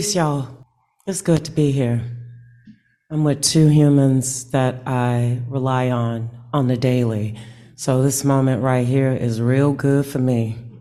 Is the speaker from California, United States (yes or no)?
no; Illinois, United States; So I grew up on Garfield and State. That's the main intersection. So that is the end of, at that time, that was the very end of where a long stretch of housing projects from Cermak, 22nd Street, all the way down to 55th, to the Boulevard, okay?